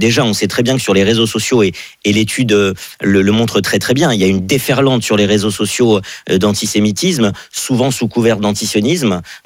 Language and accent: French; France; Et nous sommes évidemment tristes parce qu'on est des citoyens, nous sommes français